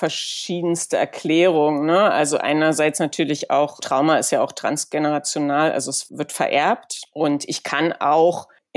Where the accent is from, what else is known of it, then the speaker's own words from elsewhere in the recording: East Germany, Germany; moved away; die gleichen Erfahrungen als Ostdeutsche in Westdeutschland wie ich in den 90ern und 2000ern.